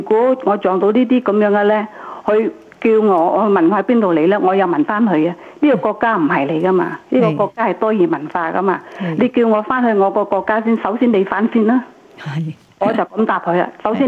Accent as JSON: {"language": "Cantonese", "country": "China", "lives_now": "Australia", "said": "我哋中国人"}